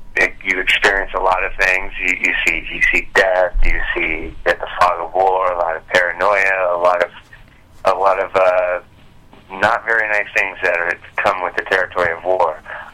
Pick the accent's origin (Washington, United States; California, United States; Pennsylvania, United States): California, United States; Anaheim; I'm from Anaheim, California, born and raised.